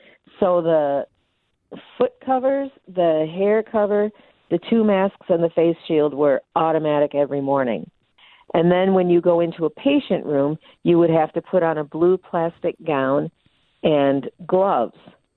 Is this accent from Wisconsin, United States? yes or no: yes; Wisconsin, United States; Didn't matter if I was from Wisconsin, and didn't matter where my license was